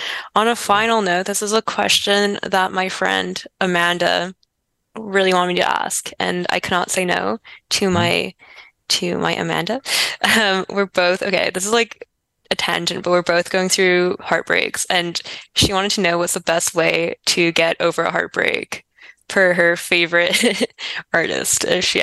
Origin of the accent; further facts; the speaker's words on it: Montreal, Quebec, Canada; So I grew up in Montreal